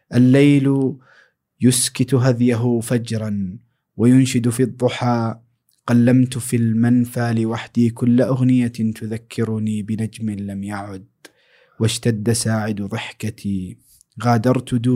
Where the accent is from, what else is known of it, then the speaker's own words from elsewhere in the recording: Ha'il, Ha'il Province, Saudi Arabia; حائل جزء لا يتجزأ من شخصيتي. في طريقة كلامي، في أسلوبي مع الناس